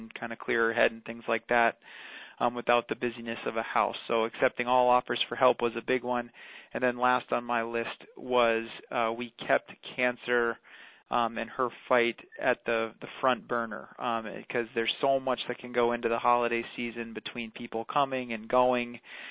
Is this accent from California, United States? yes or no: no; Boston, Massachusetts, United States; So my family is from the East Coast, as Kyle mentioned in the introduction. I'm originally from the Boston area.